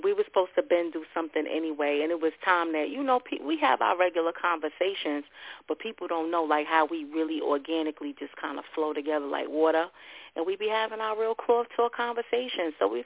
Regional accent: Queens, New York, United States; Jamaica, Queens. That was the nucleus of the shit when it started in New York City. I had more people that I grew up in Southside than anything.

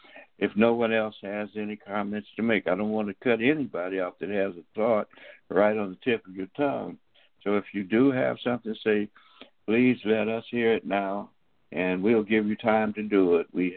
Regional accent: Tuskegee, Alabama, United States; I grew up in Tuskegee.

